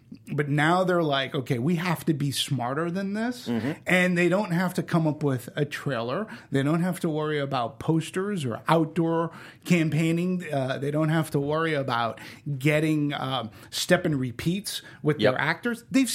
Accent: Boston, Massachusetts, United States; Simmered down. I'm from Boston.

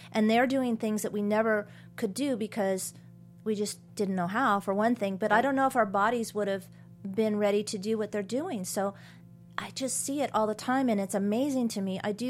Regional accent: Atascadero, California, United States; So, but I was raised in Atascadero

